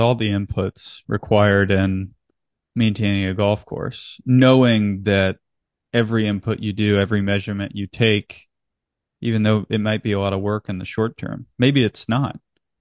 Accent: the Carolinas, United States; I'm from the Carolinas, and so we've seen a lot of Zoysia poke up, you know, in the Southeast U.S.

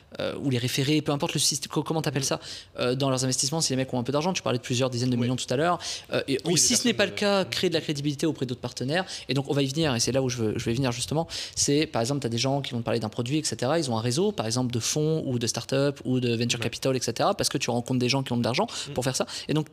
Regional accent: Bourgogne-Franche-Comté, France; Je suis de Bourgogne initialement

